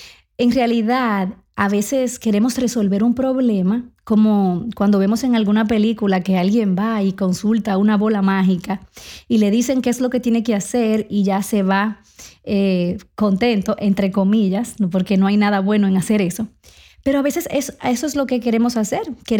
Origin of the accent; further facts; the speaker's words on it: Dominican Republic; now in United States; siempre me preguntan si soy peruana. Ahí también desde Colombia, pero realmente soy dominicana, con mucho orgullo.